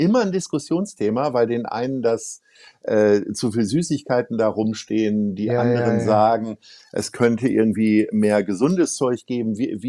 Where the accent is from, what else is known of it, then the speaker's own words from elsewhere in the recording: Hamburg, Germany; wir als Hamburger wissen, dass das nicht stimmt